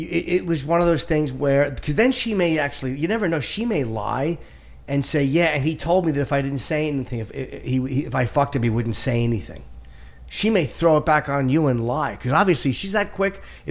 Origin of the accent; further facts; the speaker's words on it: North Brunswick, New Jersey, United States; North Brunswick.